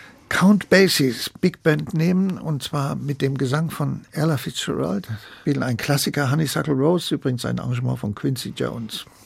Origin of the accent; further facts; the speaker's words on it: Frankfurt, Hesse, Germany; Ich bin in Frankfurt aufgewachsen, ich wohnte noch zu Hause, ich wollte einfach raus.